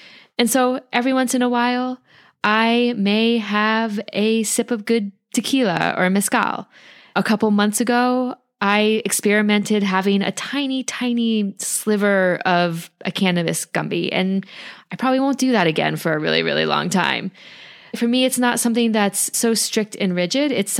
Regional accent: Connecticut, United States; And I grew up outside of New York City in Connecticut, and I got into the rave scene in the 90s.

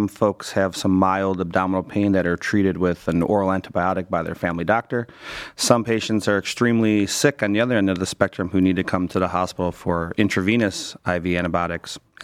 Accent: Cleveland, Ohio, United States; Been here for almost 9 years now, born and raised in Cleveland.

